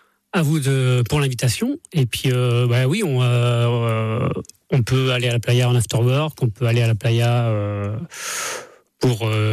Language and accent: French; Angers, Pays de la Loire, France; Ah non, je suis angevin.